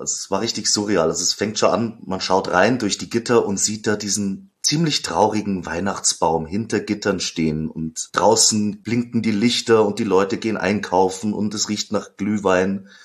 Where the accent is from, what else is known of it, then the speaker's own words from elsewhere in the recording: Upper Austria, Austria; Ich war nie heimisch in Waldkirchen. Ich komme zwar aus der Gegend, also auf der österreichischen Seite.